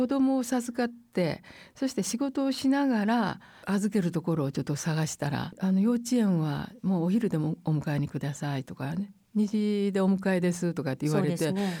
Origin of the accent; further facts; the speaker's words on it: Kochi, Japan; 父と母が県外同士が一緒になったのが高知だったもんで、で高知で生まれて高知で育ってるんですけども